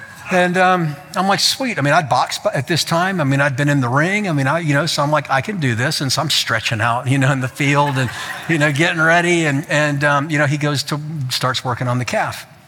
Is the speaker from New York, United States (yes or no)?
no; Florida, United States; also born or lived in Memphis, Tennessee; I grew up in South Florida in the city, and I moved to a suburb of Memphis in the city.